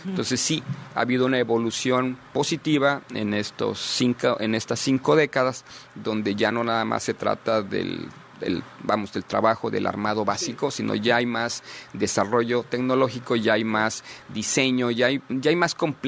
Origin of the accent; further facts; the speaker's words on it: Mexico; hablas del valor que tenemos como mexicanos a nivel global reconocido